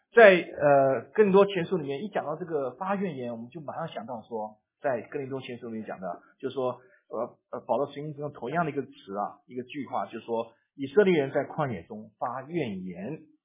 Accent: China; 这个观念我们中国人最不能接受了啊，儿女是我的，怎么是上帝的？

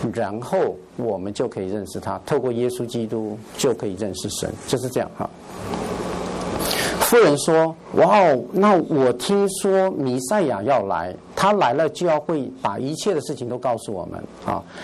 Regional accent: China; 就像我们中国人一样，我们曾经追求过很多中国人认为的那神啊神明啊

